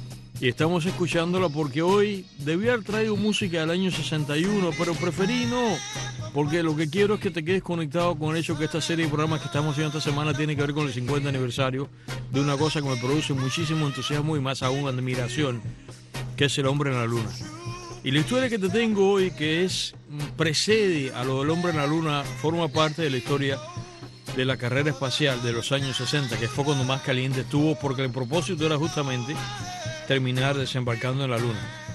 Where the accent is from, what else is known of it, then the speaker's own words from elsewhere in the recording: Cuba; Crecimos todos nosotros en Cuba, en la época de infancia